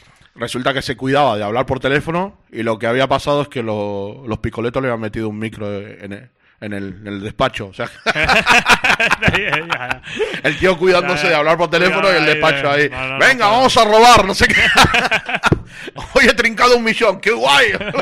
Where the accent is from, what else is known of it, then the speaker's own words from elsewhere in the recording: Argentina; now in Spain; Mira que vengo de Argentina, y en Argentina el corruptómetro también es...